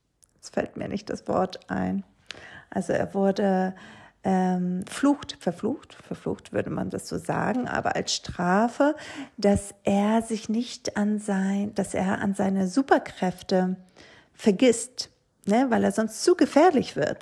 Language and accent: German; Greece; Ich bin ja in Griechenland aufgewachsen